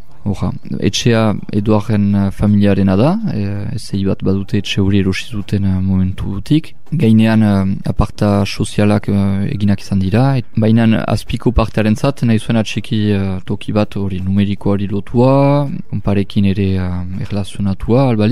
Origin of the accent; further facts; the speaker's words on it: Hasparren, Nouvelle-Aquitaine, France; aspandarra sortzez eta beti hemen bizi